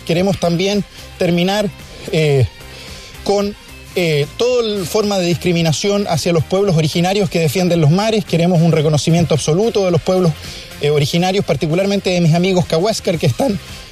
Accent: Chile; yo también soy chileno, soy un delfín chileno

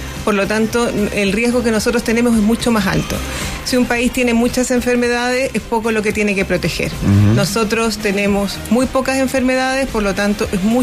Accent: Chile; como personas, como chilenos, como pasajeros que ingresamos a Chile

